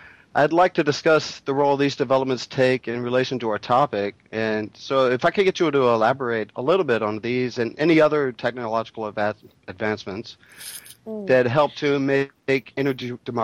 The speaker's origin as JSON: {"language": "English", "country": "United States", "said": "because as an American, I realize there are certain words and phrases"}